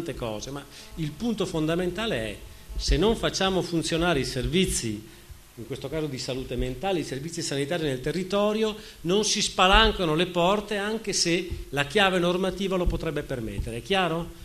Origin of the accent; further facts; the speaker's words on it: Veneto, Italy; il mio accento sai mi aiuta, anche se non sono furlan, sono di provenienza veneta